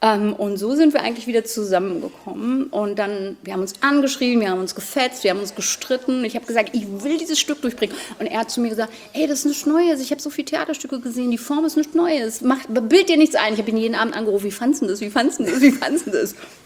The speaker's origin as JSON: {"language": "German", "town": "Schwedt", "region": "Brandenburg", "country": "Germany", "tie": "born or raised there", "said": "ich bin in Schwedoder groß geworden und war 15 oder 16 als die Wende war oder der Zusammenbruch war."}